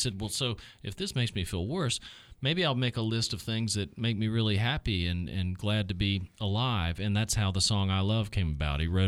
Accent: Spartanburg, South Carolina, United States; also born or lived in Washington, D.C.; I grew up mostly in South Carolina. I went to high school near the Washington, D.C. area, but South Carolina.

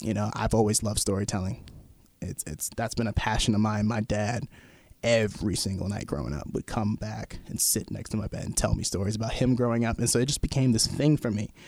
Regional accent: Coral Springs, Florida, United States; moved away as an adult; now in Pittsburgh, United States; Yeah. I'm actually from Florida, from South Florida, a place called Coral Springs. My story for getting right here is I came here for college.

